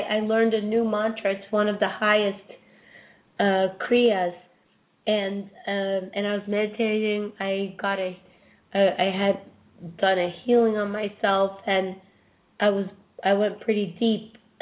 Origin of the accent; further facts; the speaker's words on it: New York, United States; I'm from New York.